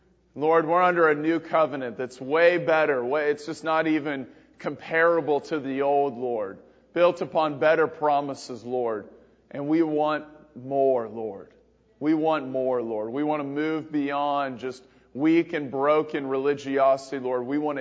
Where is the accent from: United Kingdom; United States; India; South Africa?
United States; Front Royal, Virginia; I'm just kidding. I'm from Virginia, Front Royal, Virginia.